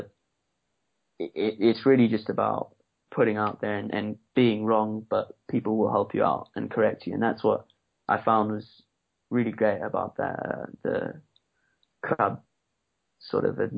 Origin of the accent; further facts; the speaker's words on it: South Africa; now in Argentina; Because I come from South Africa, it's a very similar environment.